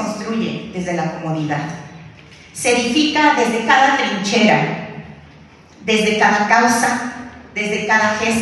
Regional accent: Mexico; les hablo como mujer, como mexicana, como madre, como activista

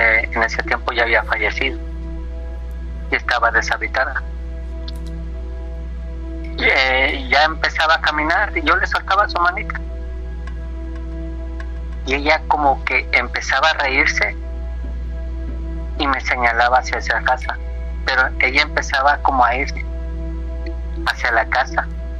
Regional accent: Veracruz, Mexico; Cuando vivía en Veracruz, porque yo soy de Veracruz.

